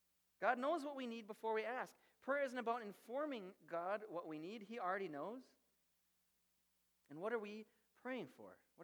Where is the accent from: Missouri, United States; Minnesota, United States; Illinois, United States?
Minnesota, United States; Blaine; So I grew up in Blaine International Village off of 65. It was where the old gasoline alley was, which is torn down now, which is crazy. But I grew up in Blaine